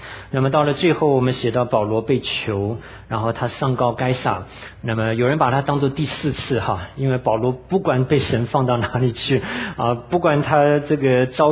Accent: China; 我们中国人常讲的一句话，条条大路通罗马

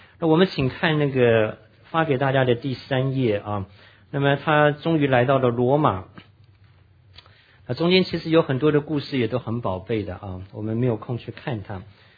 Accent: China; 而且神也真的使用我们中国人啊

